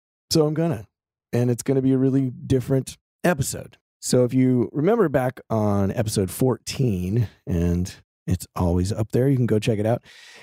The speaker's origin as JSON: {"language": "English", "town": "Denver", "region": "Colorado", "country": "United States", "tie": "born or raised there", "said": "And I grew up in Denver, so the Chiefs are always a rival. So sorry, Denver folks."}